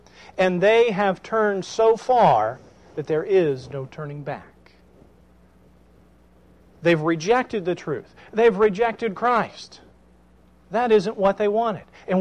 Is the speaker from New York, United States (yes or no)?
no; Atlanta, Georgia, United States; I mean, that happened when I grew up in Atlanta a lot. The high school that I was at, you know, 2,000 or 3,000 kids there.